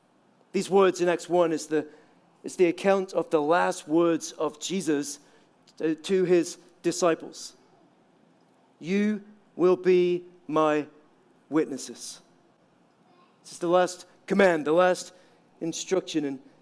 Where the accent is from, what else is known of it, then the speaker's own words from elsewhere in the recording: Aberdeen, Scotland, United Kingdom; the city I grew up in Aberdeen